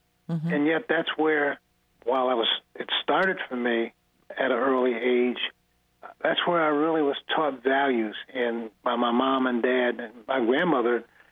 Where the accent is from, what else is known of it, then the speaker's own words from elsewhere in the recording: Cassopolis, Michigan, United States; also born or lived in Detroit; I was born in Dorothy Rogers Hospital in Detroit, and I lived there for 5 years, and then returned to Cassopolis